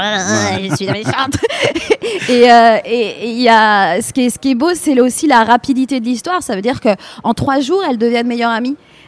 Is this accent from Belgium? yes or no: no; Guadeloupe; Parce que moi, je suis guadeloupéenne.